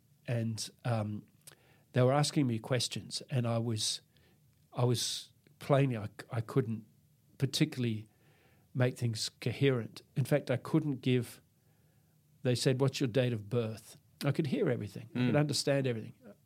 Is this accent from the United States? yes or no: no; Australia; And, of course, being an Australian male, I did nothing about it.